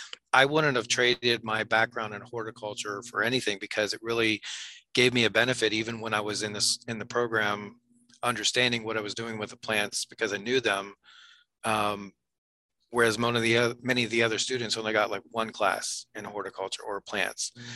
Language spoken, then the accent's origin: English; Salem, Ohio, United States; In Ohio. So Northeast Ohio was where I grew up. Salem was actually the town.